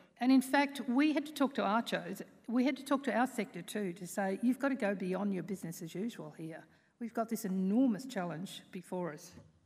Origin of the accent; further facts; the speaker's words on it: Queensland, Australia; just because I come from North Queensland